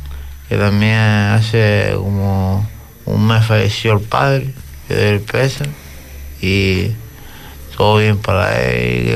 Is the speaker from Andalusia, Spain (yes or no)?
no; Vecindario, Canary Islands, Spain; el cambio de isla, como vengo de Gran Canaria, uh-huh, vecindario, que hay mucha mala vida, mucha edad, uh-huh, y me viene para acá y me dio un cambio totalmente.